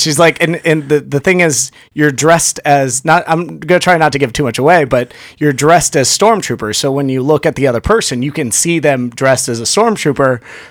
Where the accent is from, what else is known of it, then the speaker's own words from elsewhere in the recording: Texas, United States; I grew up in Texas, and it was like a big thing.